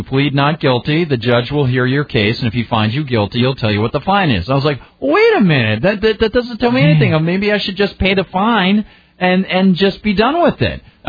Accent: New Hampshire, United States; we come from New Hampshire.

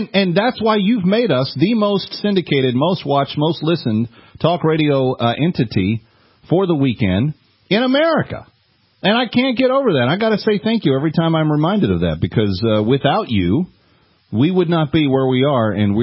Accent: Texas, United States; in the Dallas-Fort Worth area, my home state and region.

